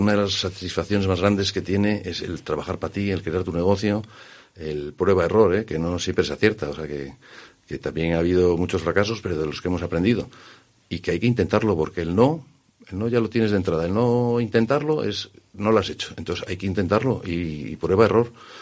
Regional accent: La Bañeza, Castile and León, Spain; La Bañeza para mí es mi pueblo, ¿qué quieres que te diga? Yo estoy orgulloso de ser de La Bañeza, orgulloso de haber hecho nuestros negocios, la mayor parte de ellos en La Bañeza

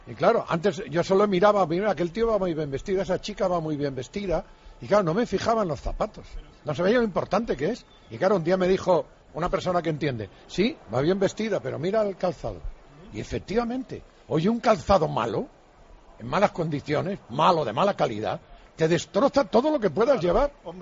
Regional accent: Padrón, Galicia, Spain; de mi pueblo, del gran pueblo de Padrón.

